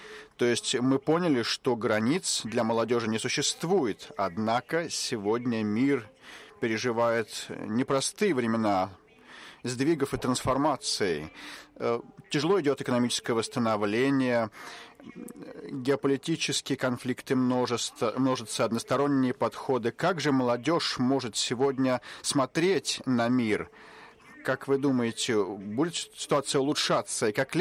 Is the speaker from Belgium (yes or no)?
yes; Belgium; Russian is a second language; я из Бельгии.